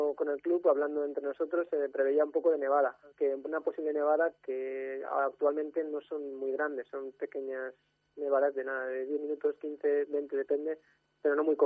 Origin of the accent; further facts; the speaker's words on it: Spain; No, soy el único español y sí, el único extranjero incluso del staff.